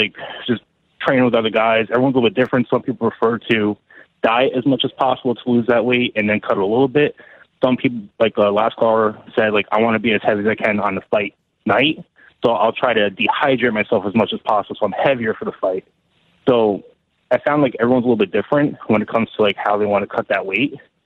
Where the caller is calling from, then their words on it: New Jersey, United States; I'm calling from New Jersey.